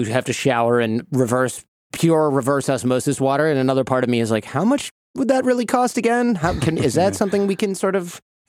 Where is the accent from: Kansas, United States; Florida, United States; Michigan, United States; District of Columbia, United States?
Michigan, United States; especially compared to the water I grew up with in Michigan that I cannot drink when I go home.